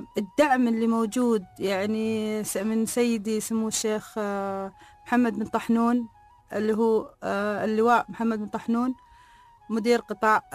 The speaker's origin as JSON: {"language": "Arabic", "country": "United Arab Emirates", "said": "أي مكان في العالم الواحد يقول الحمد لله أن أنا إماراتي"}